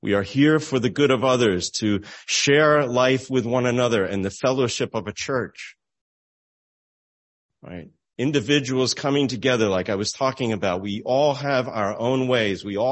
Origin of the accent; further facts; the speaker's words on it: Glen Ridge, New Jersey, United States; I'm going down a street where I grew up in Glen Ridge, New Jersey, named Midland Avenue